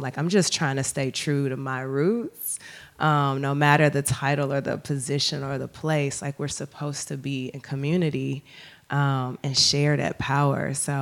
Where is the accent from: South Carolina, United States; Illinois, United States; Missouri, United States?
Missouri, United States; St. Louis; Growing up in St. Louis, I'm really thank you for sharing about your parents.